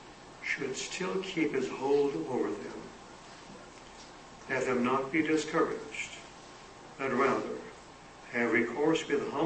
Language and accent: English; Cleveland, Ohio, United States; I was in Cleveland for tertianship, which is my hometown.